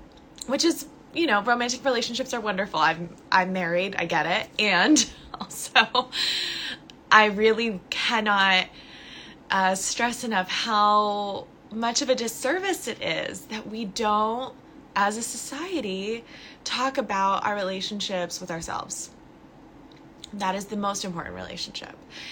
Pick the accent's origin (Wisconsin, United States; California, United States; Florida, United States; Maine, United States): California, United States; There's so much California here. Hello, hello, my home state.